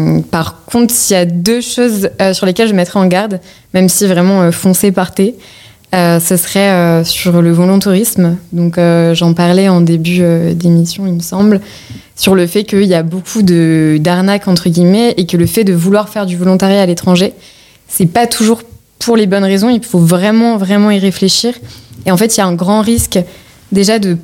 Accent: France; en tant que Française privilégiée

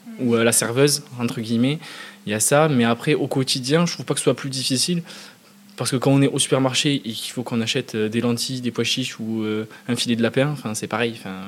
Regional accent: Occitanie, France; Donc, je viens du Gers, le pays du canard, du confit, du foie gras.

